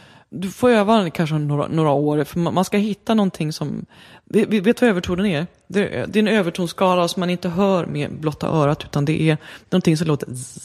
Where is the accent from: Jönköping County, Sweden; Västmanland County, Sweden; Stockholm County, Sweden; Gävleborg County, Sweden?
Gävleborg County, Sweden; Sandviken; moved away; also born or lived in Uppsala / France; Men jag är född i Uppsala. Uppvuxen i Sandviken kan man väl säga. Och sen flyttade jag till Frankrike. Och innan dess har jag bott på väldigt mycket ställen.